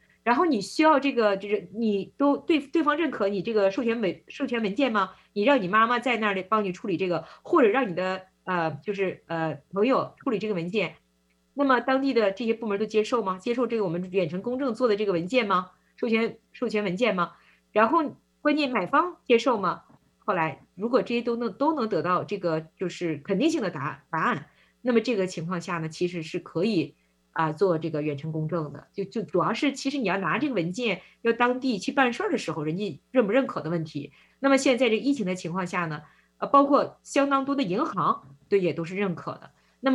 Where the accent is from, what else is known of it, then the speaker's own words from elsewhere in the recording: Harbin, Heilongjiang, China; 那个我老家是哈尔滨哈，我拿哈尔滨举例子啊